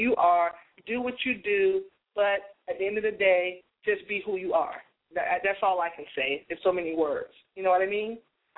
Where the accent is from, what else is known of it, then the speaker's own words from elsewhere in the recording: Boston, Massachusetts, United States; so definitely my hometown, Boston, Massachusetts, we drive cars, we're in the building as well